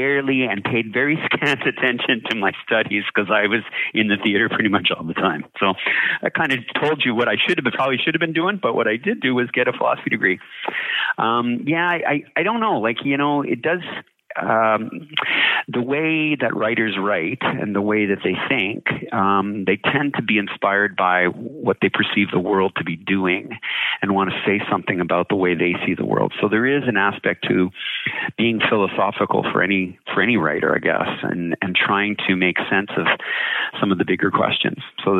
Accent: Quebec City, Quebec, Canada; also born or lived in Prince Edward Island; So even though I grew up in Quebec City and spent my summers in PEI, I immediately went back to the Maritimes to study when I could.

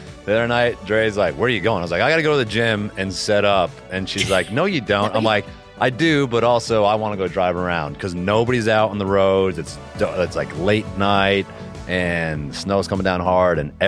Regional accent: Connecticut, United States; also born or lived in New Hampshire; As you know, I grew up in Connecticut, New Hampshire. The snow is my favorite.

